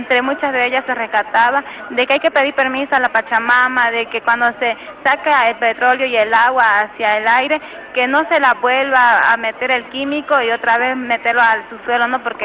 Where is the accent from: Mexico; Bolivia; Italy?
Bolivia; Santa Cruz; vengo de la ciudad de Santa Cruz, de Bolivia, y estoy muy contenta de estar participando en este evento